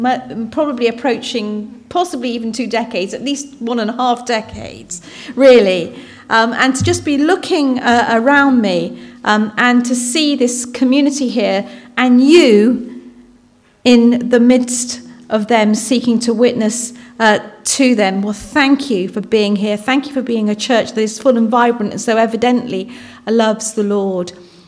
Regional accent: Portland, South West England, United Kingdom; But I was born and raised down in Portland in Dorset. My father came over in the 1960s. He was a waiter.

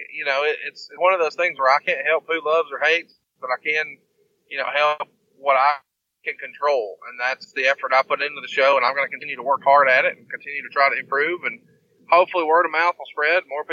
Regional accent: the South, United States; Just because I'm from the South, and I'm sure that if you live in another part of the country, then I talk funny.

